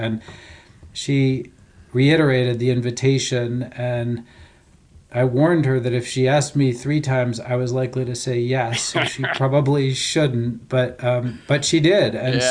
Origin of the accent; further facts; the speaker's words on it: Boston, Massachusetts, United States; So I grew up in New England, based in Boston, with a family that was very connected to getting outdoors.